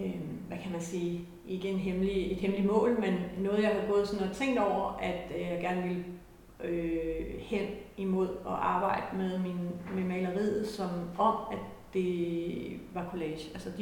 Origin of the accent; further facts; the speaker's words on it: North Denmark Region, Denmark; nu er jeg jo også nordjyde